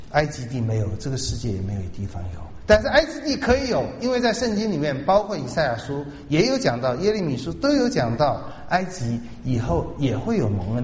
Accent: Taiwan; 用我们台湾这边的历史来讲就是流窜

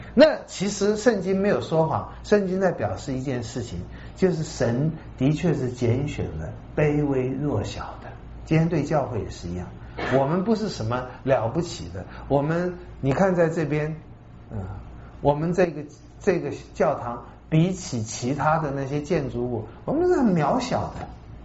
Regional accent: China; 哎，这也跟我们中国人有点像

